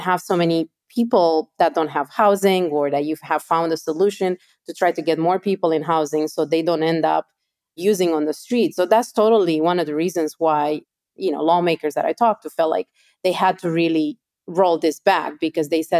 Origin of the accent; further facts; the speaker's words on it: Romania; I'm from Romania. I remember we had, when I was growing up in my neighborhood, we had a really bad phase